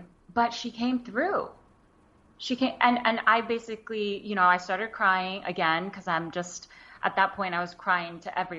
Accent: United States; Growing up in the States, going through the school system, speaking English.

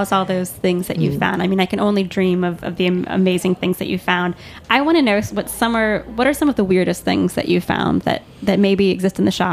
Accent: New York, United States; which as a New Yorker, I still use on a regular basis

